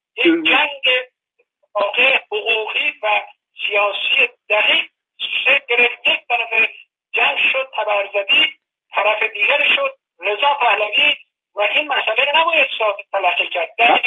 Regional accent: Iran; همه ما شهروند ایرانی هستیم

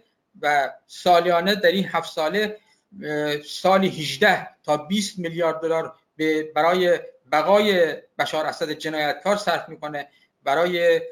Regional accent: Khuzestan, Iran; moved away as an adult; من خوزستانی هستم و در خدمت صنعت کشور بودم، در خدمت همکارانم بودم در طی 35 سالی که در ایران بودم

